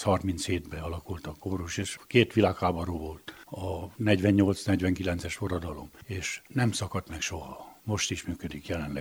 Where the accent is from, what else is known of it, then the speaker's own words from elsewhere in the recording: Szászcsávás, Mureș County, Romania; now in Târnăveni, Romania; Dicsőszentmártonban lakom, Szász Csávasi származású vagyok.